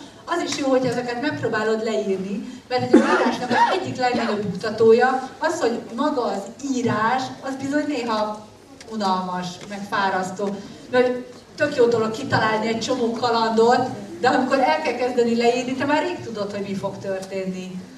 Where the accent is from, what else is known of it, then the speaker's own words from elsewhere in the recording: Budapest, Hungary; Budapestről, Budapesttel lakom a 11. kerületben. Viszonylag közel az M7-es autópályához, amelyik a Balaton felé megy.